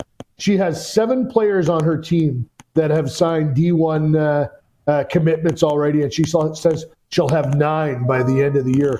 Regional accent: Peterborough, Ontario, Canada; I cheered for the Montreal Canadiens because, in my hometown in Peterborough, you could watch the Leafs on Channel 5, which came out of Toronto

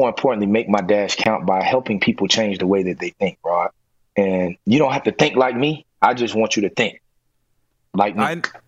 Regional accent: Florida, United States; now in Atlanta, United States; Born and raised in South Florida, but I've been here since 2006.

